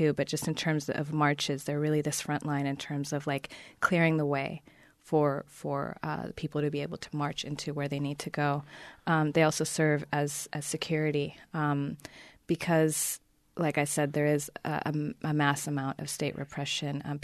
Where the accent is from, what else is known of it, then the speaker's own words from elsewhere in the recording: Argentina; English is a second language; I'm from Argentina.